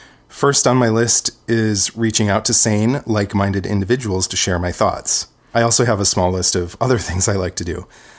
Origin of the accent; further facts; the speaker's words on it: Auburn, New York, United States; I was born and raised in the Finger Lakes region of New York State, a small conservative town with a maximum security prison and a large crow population.